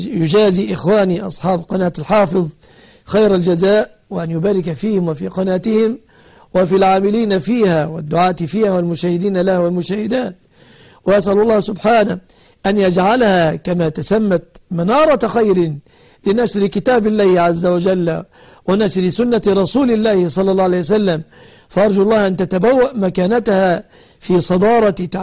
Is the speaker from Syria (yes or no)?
no; Egypt; أن يحفظ بلادنا مصر وسائر بلاد